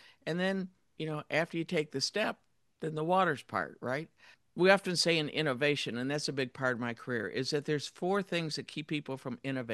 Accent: Detroit, Michigan, United States; I grew up in Detroit in a blue collar family.

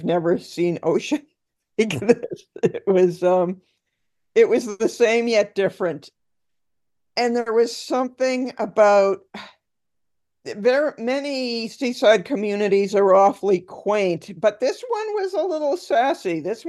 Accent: Danvers, Massachusetts, United States; I am not a Long Islander nor a New Yorker. I was originally born in Danvers, Massachusetts. That's where I grew up.

